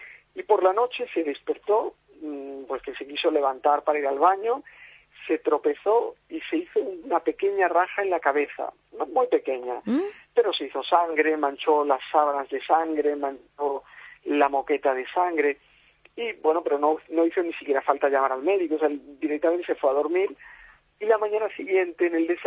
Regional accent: Spain; yo soy un periodista español, pero trabajo también para una televisión de Buenos Aires.

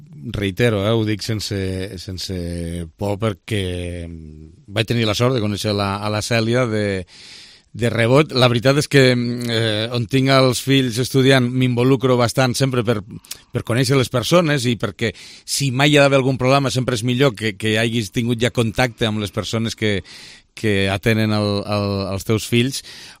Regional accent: Lleida, Catalonia, Spain; enhorabona, t'ho dic com a lleidatà

